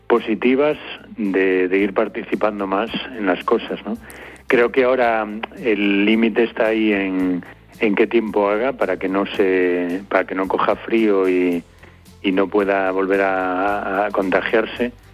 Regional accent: Vigo, Galicia, Spain; Buenas noches, en Vigo, en mi tierra.

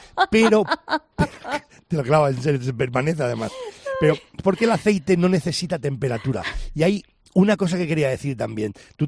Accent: Spain

